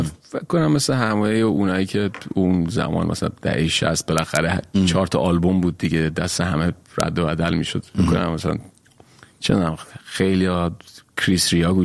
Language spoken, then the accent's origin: Persian; Tehran, Tehran Province, Iran; also born or lived in Kermanshah; من متولد کرمانشاهم ولی بزرگ شدی تهرانم.